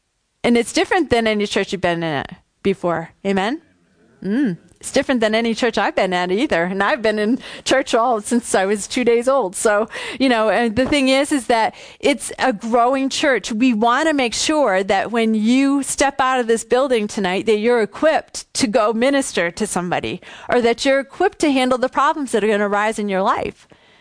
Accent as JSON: {"language": "English", "region": "Massachusetts", "country": "United States", "said": "I always feel bad when I do Bible study because I talk fast. Did you notice that? I'm from Massachusetts, you know."}